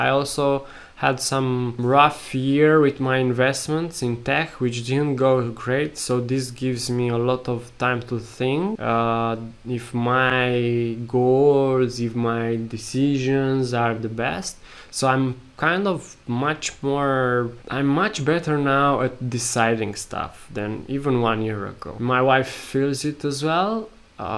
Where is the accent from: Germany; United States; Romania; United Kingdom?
Romania; English is a second language; Unfortunately, my home country, Romania, in Eastern Europe, I don't find so many videos still online about people doing it